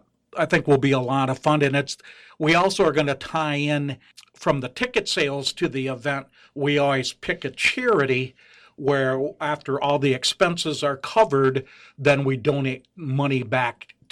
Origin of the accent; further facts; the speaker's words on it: Wonewoc, Wisconsin, United States; I grew up in the Wonewoc area.